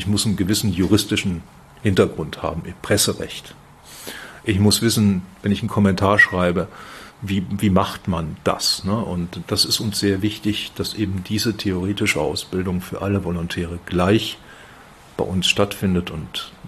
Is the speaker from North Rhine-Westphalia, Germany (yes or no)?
yes; North Rhine-Westphalia, Germany; Also ich weiß nicht, ob man es an meiner Stimme noch ein bisschen hört. Ich bin gebürtiger Westfale. Werde das nie ganz ablegen, weil ich auch dickköpfig bin und das sagt man in Westfalen ja so nach.